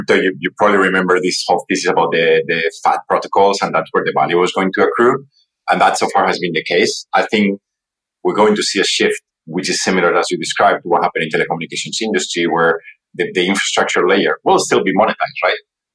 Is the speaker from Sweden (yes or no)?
no; Spain; moved away as an adult; also born or lived in Japan / United States; I'm originally from Spain, and you know, I studied in Japan, and therefore I left Spain before I actually worked ever in Spain, and you know, spent the first, let's say, few years of my career in Japan first, and then in the US on the West Coast.